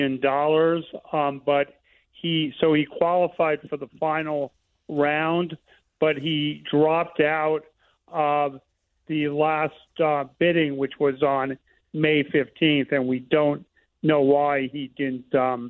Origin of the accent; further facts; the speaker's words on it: New York City, New York, United States; I mean, I grew up in New York City, and we'd go to Madison Square Garden